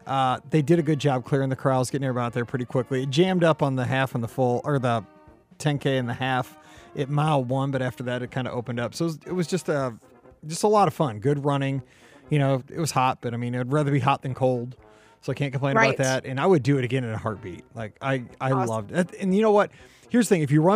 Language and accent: English; St. Louis, Missouri, United States; You know, I'm from St. Louis.